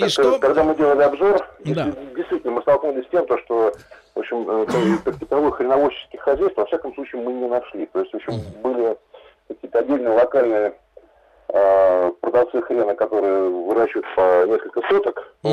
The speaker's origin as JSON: {"language": "Russian", "region": "Moscow", "country": "Russia", "said": "мы не совсем ясногорцы, даже совсем не ясногорцы, мы москвичи. Вот. С землями в Ясногорске."}